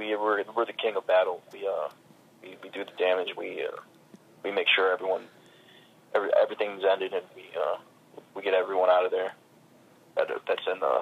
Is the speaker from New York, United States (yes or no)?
no; Waterbury, Connecticut, United States; born there; I'm 25 years old, and I was born in Waterbury, Connecticut.